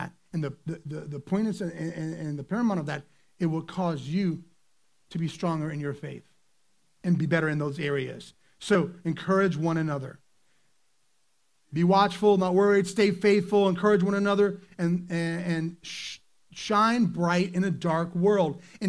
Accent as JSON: {"language": "English", "country": "United States", "said": "I will remind you before that I'm an American, and I am American. I have my American flag."}